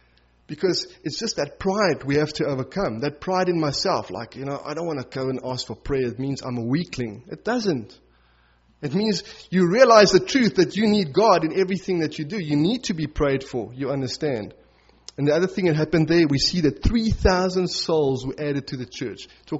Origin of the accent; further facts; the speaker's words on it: South Africa; because of who we are as South African people, we like give a response like that, and everyone's like, okay, someone else go, but not me.